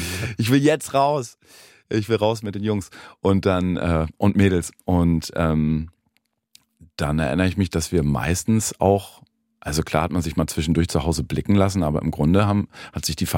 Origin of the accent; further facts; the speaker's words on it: Flensburg, Schleswig-Holstein, Germany; Also ich bin am Rand von Flensburg groß geworden. Noch nicht wirklich dörflich, aber halt auch nicht so zentral.